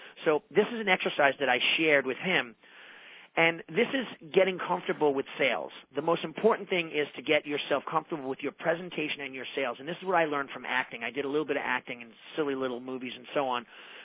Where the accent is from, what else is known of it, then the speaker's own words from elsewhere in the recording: New York, United States; I'm from New York. I speak very quickly. I sometimes want to speak without an accent.